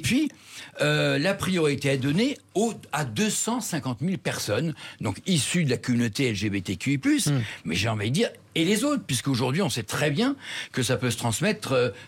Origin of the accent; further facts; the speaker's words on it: France; chez nous en France.